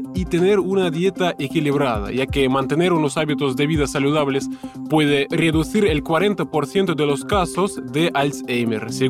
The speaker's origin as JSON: {"language": "Spanish", "country": "Russia", "said": "Él es brasileño, yo soy ruso. Él es mayor que yo."}